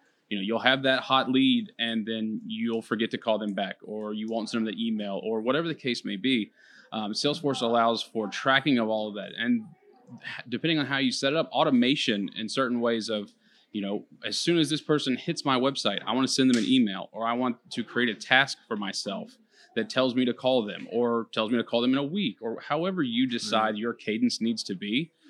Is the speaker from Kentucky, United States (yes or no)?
yes; Louisville, Kentucky, United States; Yeah, absolutely. I'm from Louisville, Kentucky. So I love being able to visit the Sunshine State here.